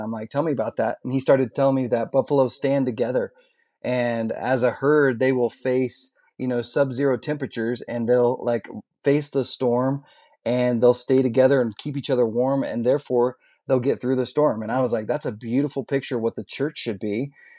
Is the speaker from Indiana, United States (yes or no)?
yes; Indiana, United States; now in Montana, United States; I was going to say, I'm originally from Indiana, so I have no idea.